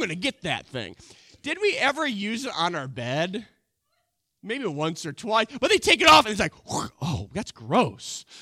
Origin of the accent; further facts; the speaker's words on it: United States; It's like, I think it's an American thing, because I'm American.